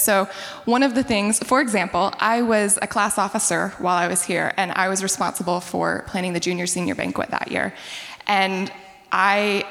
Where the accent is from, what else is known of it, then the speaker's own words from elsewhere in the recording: North Carolina, United States; and I'm from North Carolina, so not too far away.